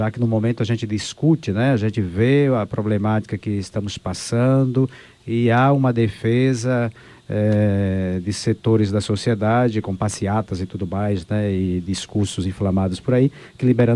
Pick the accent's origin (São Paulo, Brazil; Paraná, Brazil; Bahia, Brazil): Bahia, Brazil; eu sou do interior da Bahia, nasci na roça.